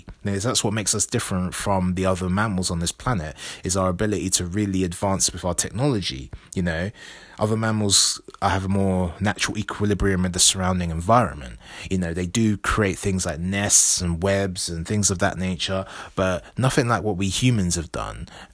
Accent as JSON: {"language": "English", "region": "London", "country": "United Kingdom", "said": "I recognized a lot of the sites as a Londoner"}